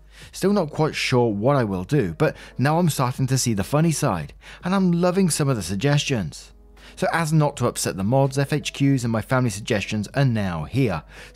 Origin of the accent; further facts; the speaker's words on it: Australia; Of the four of us, I'm the only one actually born and raised in Australia